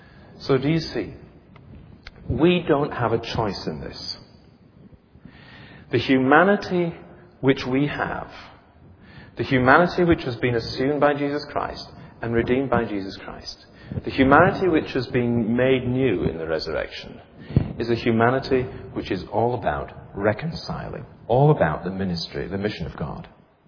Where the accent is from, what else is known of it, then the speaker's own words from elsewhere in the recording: Yorkshire and the Humber, United Kingdom; I was born in Yorkshire, and I am a Yorkshireman.